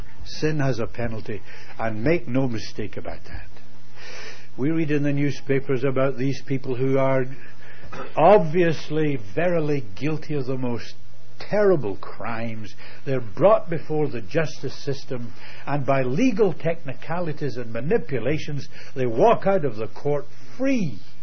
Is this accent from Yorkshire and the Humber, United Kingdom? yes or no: no; Scotland, United Kingdom; I'm a Scot.